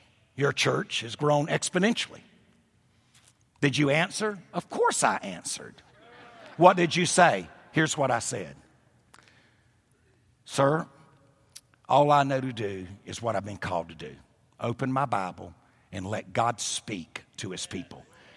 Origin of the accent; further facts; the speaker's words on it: United States; But the bottom line is I am an American Indian.